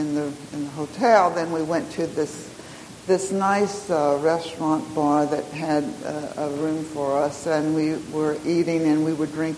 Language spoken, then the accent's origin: English; the South, United States; I'm from the South, and I love to go to the Afro American churches